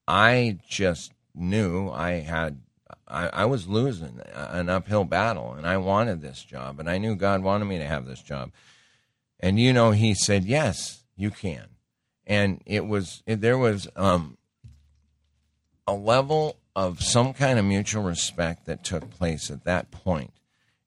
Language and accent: English; Montana, United States; My wife and I grew up in Montana. We don't do that.